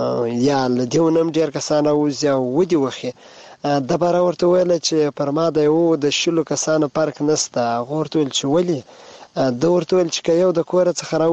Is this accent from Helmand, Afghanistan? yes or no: yes; Helmand, Afghanistan; د هلمند نه یو